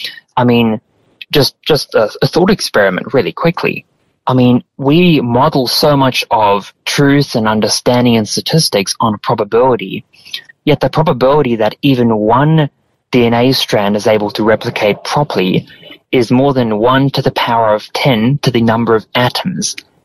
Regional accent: Dubai, United Arab Emirates; also born or lived in Zimbabwe; So my family is from Zimbabwe, but I actually grew up in the Middle East. I grew up in Dubai. So I really retained the accent to my family.

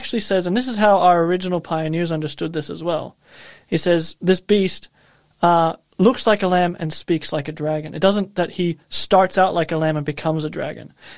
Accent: United States; and certainly, I'm American, by the way.

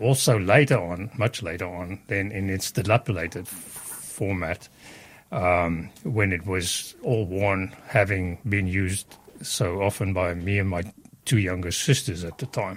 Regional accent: South Africa; moved away as an adult; also born or lived in Queensland / New South Wales; now in Australia; In short, I was born and raised in South Africa. That's why I've got the accent, like we've mentioned. My wife, Ilse, and I immigrated to Australia in 2012. We lived in Queensland from 2012 to 2017 and then came down to New South Wales.

